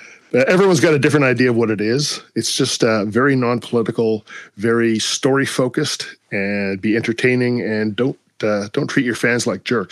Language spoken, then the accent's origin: English; Toronto, Ontario, Canada; I'm from Toronto.